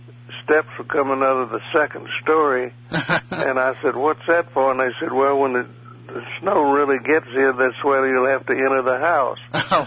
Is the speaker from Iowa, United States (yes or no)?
no; Shreveport, Louisiana, United States; Well, I was born in Shreveport, Louisiana.